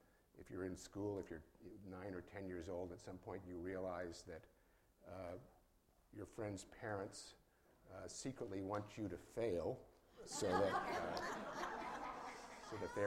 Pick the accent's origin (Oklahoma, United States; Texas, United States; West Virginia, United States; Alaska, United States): Oklahoma, United States; now in New York, United States; Charlie mentioned that I came from Oklahoma to New York, and that is true.